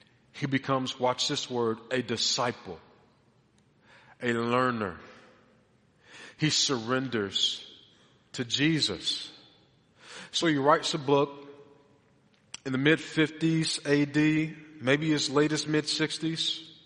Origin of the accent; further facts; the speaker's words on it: Detroit, Michigan, United States; Man, I'm from Detroit, Lord. I don't know if I can do that.